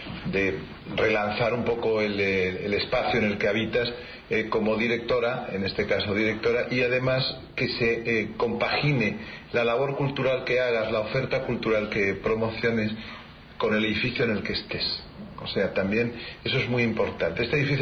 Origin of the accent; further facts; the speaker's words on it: Community of Madrid, Spain; estoy muy satisfecho de él porque me considero muy madrileño